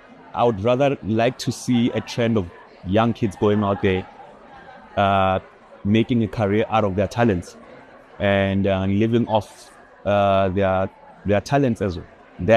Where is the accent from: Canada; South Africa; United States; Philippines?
South Africa; Soweto, Gauteng; I'm from Soweto and I was lucky to have a mentor that opened the world for me.